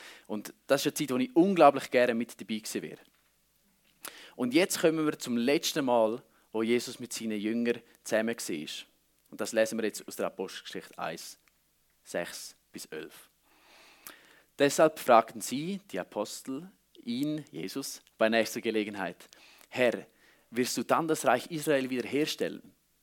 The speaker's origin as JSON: {"language": "German", "country": "Switzerland", "said": "wie man vielleicht erwarten würde, so als Schweizer"}